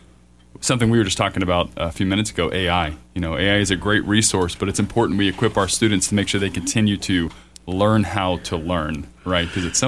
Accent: Ocala, Florida, United States; I was born and raised in Ocala. I left for some years. I was in the Navy.

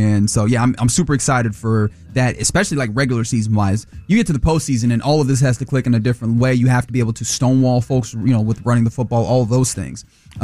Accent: Nigeria; Again, I am Nigerian. We just be using big words for no reason sometimes. That's how we are.

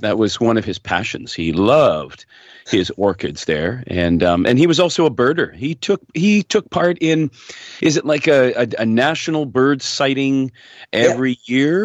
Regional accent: Hamilton, Ontario, Canada; we're going to go directly to the city of Guelph, just north of Hamilton, my hometown.

